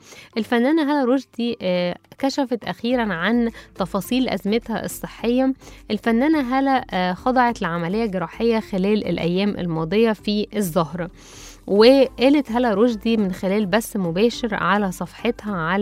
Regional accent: Egypt; مش بس عندنا في مصر، احنا كنا اتكلمنا عن الموضوع ده في الموسم اللي فات

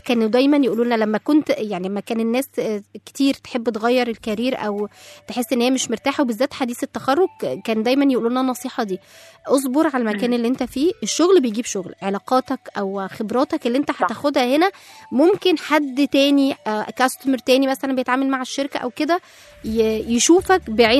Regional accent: Egypt; ودي مشهورة قوي عندنا كمصريين، انت موت نفسك كده ليه؟

